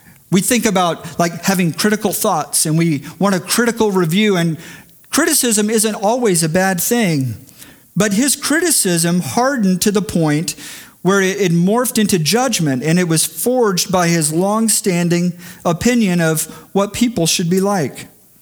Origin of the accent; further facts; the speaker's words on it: Houston, Texas, United States; So growing up in Houston, this event was taking place, and a friend and my younger brother, we went